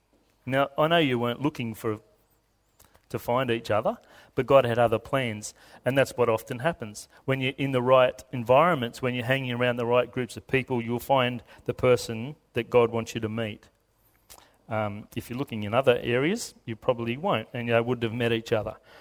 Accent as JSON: {"language": "English", "town": "Lithgow", "region": "New South Wales", "country": "Australia", "said": "I'm from Lithgow. I know, I feel your sympathy, that's okay. We used to go up and, I was going to say trawl, it was like trawling, we'd just go up and down the main street of Lithgow"}